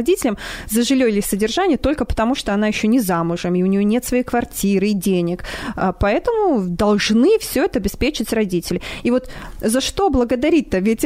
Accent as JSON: {"language": "Russian", "country": "Belarus", "said": "Ну, мне это очень приятно, я сама белоруска."}